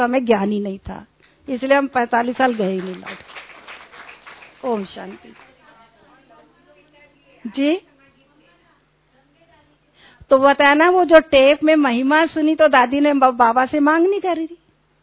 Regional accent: Revna, India; मेरे गांव का नाम है रेवना, तो

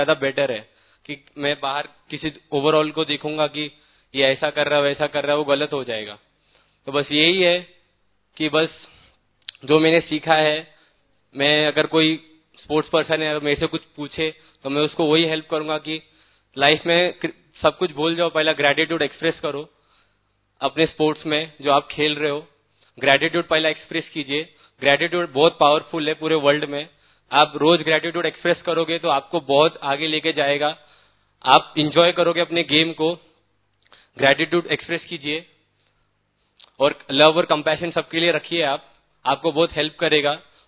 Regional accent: Mumbai, Maharashtra, India; और मैं बॉम्बे से हूँ

